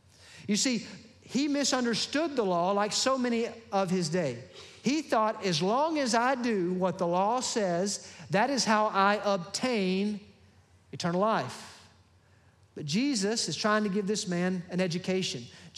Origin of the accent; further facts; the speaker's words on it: Birmingham, Alabama, United States; now in Pensacola, United States; You know, I'm not a native of Pensacola. I'm from Birmingham, Alabama, and I moved here to be on staff here at Hillcrest.